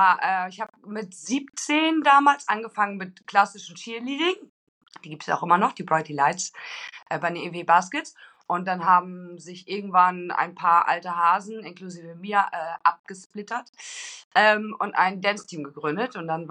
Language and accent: German; Oldenburg, Lower Saxony, Germany; born there; Ich bin in Oldenburg geboren und wohne auch immer noch in Oldenburg.